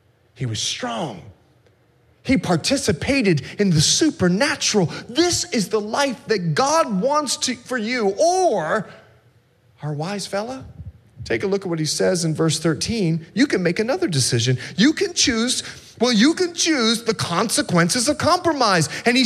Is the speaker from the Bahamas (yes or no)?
yes; Bahamas; I'm from the Bahamas, and I like to fish, and we like to troll, and we like to troll for mahi and tuna.